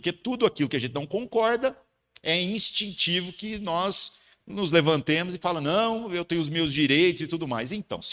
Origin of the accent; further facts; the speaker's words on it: Brazil; Pelo menos para nós somos brasileiros.